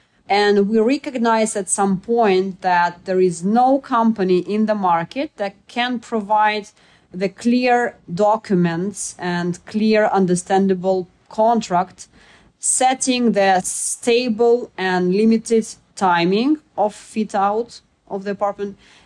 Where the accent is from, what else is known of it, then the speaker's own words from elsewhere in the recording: Voronezh, Voronezh Oblast, Russia; English is a second language; I'm coming from Voronezh. This is the city of Russia, pretty big city. It's not that big as Moscow or St. Petersburg, but still it's the center of black soil region with 1 million of population living there. 500 kilometers from Moscow